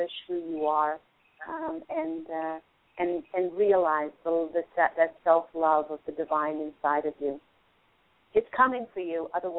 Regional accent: California, United States; You're a Callie girl like me.

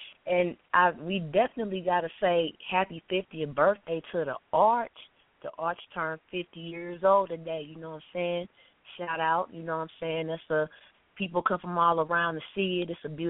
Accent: St. Louis, Missouri, United States; Not just saying that because I'm from the Lou.

